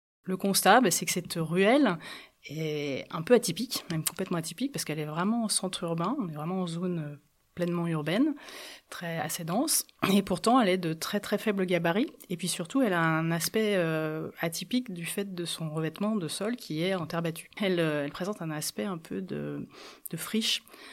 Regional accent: Villeurbanne, Auvergne-Rhône-Alpes, France; habitante de Villeurbanne. J'ai grandi à Villeurbanne, j'ai passé une grande partie de ma vie à Villeurbanne, hormis quelques épisodes d'expatriation.

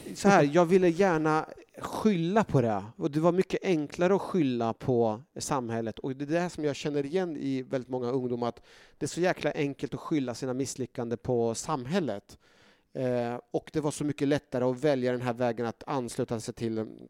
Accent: Norrköping, Östergötland, Sweden; Jag växte upp i Norrköping, där vi växte upp i en så här Svenssonområde, Smedby, där det var 99% var svenskar

